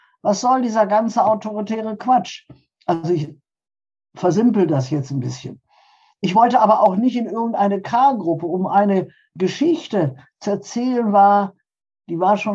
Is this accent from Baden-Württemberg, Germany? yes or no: no; Hamburg, Germany; Und ich, fröhlich wie ich war, aus Hamburg kommen, halte ich meine Antrittsvorlesung